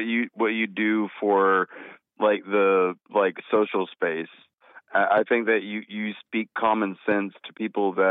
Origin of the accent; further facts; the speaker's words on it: Brunswick, Georgia, United States; born there; Well, I was born in 75 in Brunswick, Georgia.